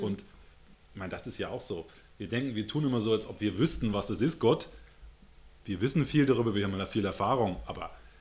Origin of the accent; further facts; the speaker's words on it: Hamburg, Germany; in meine Heimatstadt, man hört das an meinem Akzent, nach Hamburg reingefahren